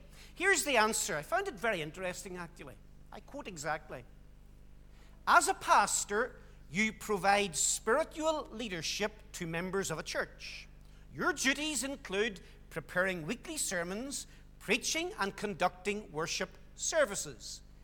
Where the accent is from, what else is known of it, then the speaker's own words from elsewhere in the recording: Moneyslane, Northern Ireland, United Kingdom; since I grew up in Monieslane. And, well, Mourne's just over the mountain from Monieslane